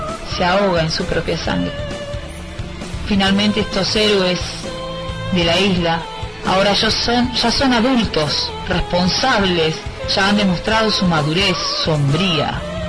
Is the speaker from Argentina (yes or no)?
yes; Argentina; Soy de Argentina